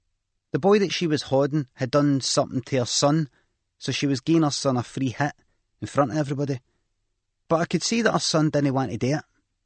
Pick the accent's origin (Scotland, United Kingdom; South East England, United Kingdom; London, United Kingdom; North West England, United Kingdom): Scotland, United Kingdom; Glasgow; If you want to see Carnwadrick, you can Google it. I grew up on Stana Lane Street.